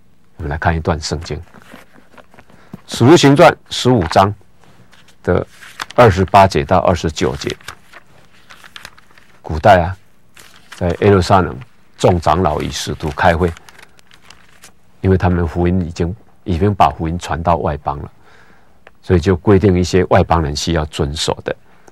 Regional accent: Taiwan; 尤其我们台湾人所拜的神特别多

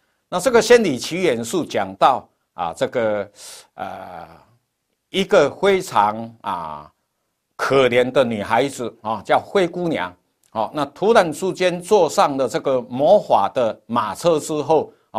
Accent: Taiwan; 我们台湾话比较传神

